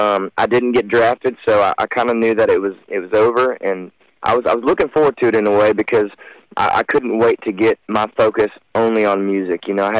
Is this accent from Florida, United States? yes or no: yes; Florida, United States; I grew up in Florida.